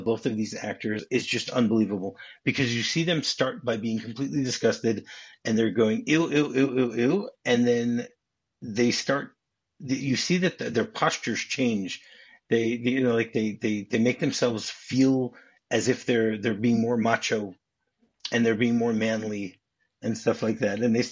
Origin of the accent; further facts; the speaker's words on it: Detroit, Michigan, United States; So I grew up in Detroit